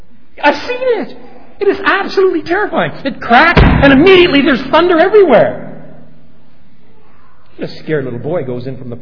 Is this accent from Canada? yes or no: yes; Quebec, Canada; I was brought up in the St. Lawrence Valley, a little farther downstream, just east of Montreal.